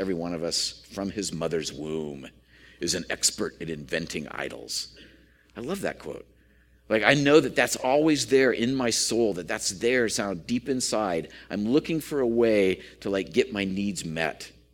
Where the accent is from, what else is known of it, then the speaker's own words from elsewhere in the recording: United States; I don't know, I'm an American male.